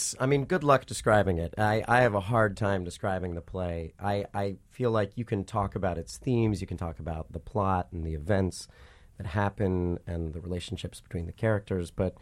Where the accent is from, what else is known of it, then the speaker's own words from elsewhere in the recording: Ohio, United States; I'm from Ohio, and we have similar things.